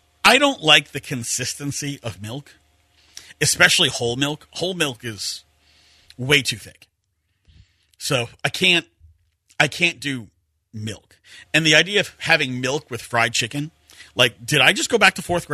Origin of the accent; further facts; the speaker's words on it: New York, United States; I guess because I'm from New York